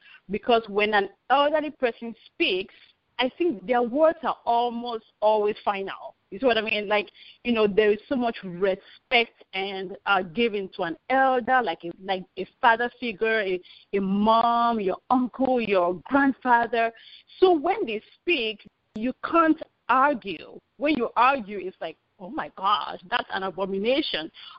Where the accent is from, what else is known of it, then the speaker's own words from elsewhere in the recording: Cameroon; And I grew up in Cameroon, which is in West Africa.